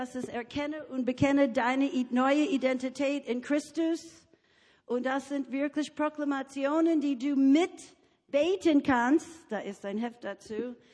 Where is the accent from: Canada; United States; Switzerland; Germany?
United States; German is a second language; Weil ich bin eine Amerikanerin und Amerikanerin lieben Angebote.